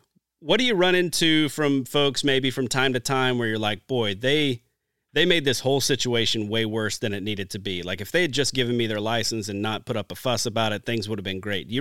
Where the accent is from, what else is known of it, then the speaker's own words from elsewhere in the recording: Deep South, United States; growing up, I grew up in the Deep South.